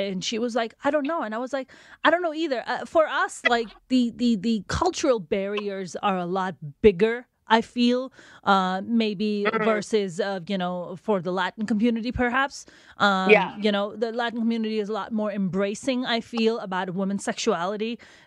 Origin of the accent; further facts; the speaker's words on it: Pakistan; because she's Indian, I'm Pakistani.